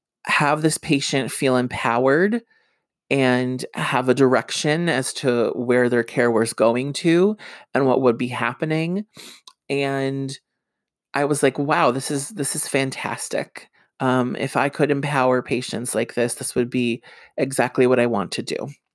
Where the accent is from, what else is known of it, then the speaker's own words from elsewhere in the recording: New Jersey, United States; born and raised in Northeast New Jersey